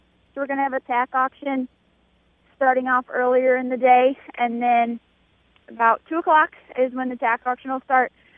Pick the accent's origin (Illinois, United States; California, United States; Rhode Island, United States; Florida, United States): Illinois, United States; Brighton; I'm from Brighton, Illinois, actually, and I guess it started from background from when I was a kid.